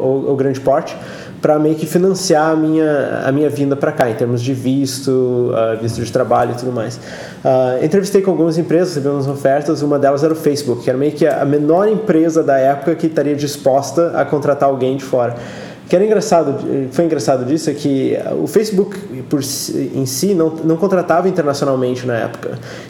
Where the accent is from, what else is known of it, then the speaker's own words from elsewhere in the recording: Brazil; moved away; Eu saí do Brasil fazem uns 14 anos. A minha carreira no Brasil foi mais acadêmica mesmo.